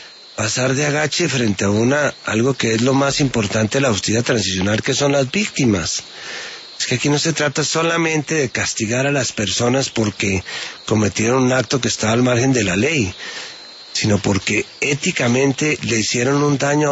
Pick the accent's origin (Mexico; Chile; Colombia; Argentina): Colombia; me da cierta vergüenza como colombiano